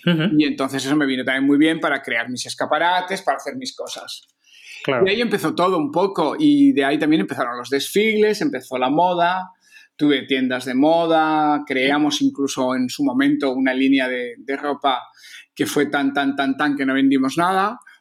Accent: San Sebastián, Basque Country, Spain; moved away; yo soy de San Sebastián, en San Sebastián la gente tiene un estilo muy peculiar

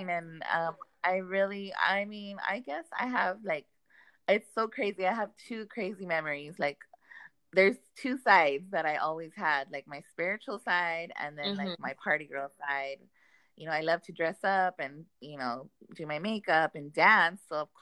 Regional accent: El Cerrito, California, United States; Oh, I'm from El Cerrito, girl. It's like close to East LA. And it's in LA.

